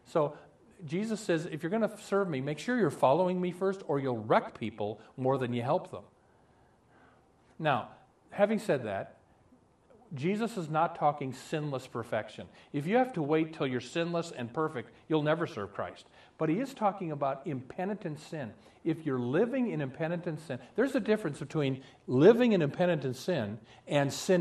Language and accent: English; Omaha, Nebraska, United States; I have a dear friend that I grew up with in Omaha.